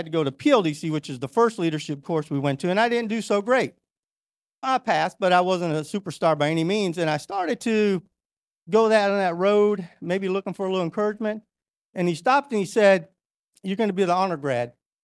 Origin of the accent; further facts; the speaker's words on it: Florida, United States; and knowing I was from Florida, we just had some things in common.